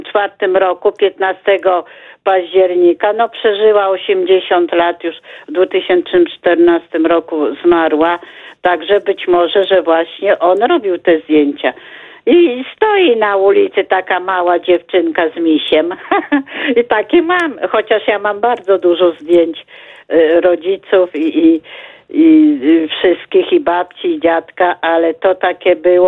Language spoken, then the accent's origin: Polish; Lublin, Lublin Voivodeship, Poland; całe moje pokolenie, z dziada, pradziada pochodzimy z Lublina. Moja mama urodziła się na ulicy Szerokiej.